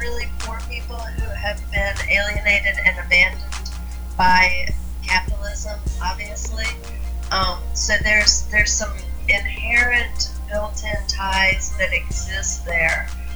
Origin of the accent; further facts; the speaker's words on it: the South, United States; I grew up poor in the South in a trailer park